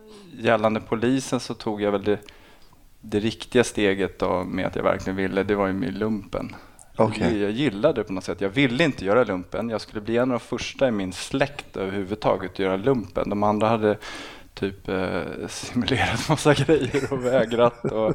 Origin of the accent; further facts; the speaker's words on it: Botkyrka, Stockholm County, Sweden; Jag är uppvuxen i Botkyrka i Alby. Fram till jag var 12. Och sen en annan förort då, som heter Salen.